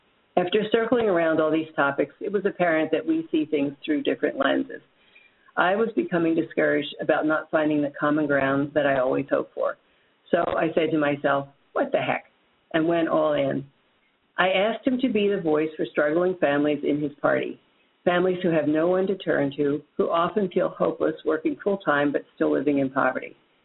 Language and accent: English; Ohio, United States; You know, I'm from Ohio, and it's a state that went from mostly Democratic districts to mostly Republican districts in 2010.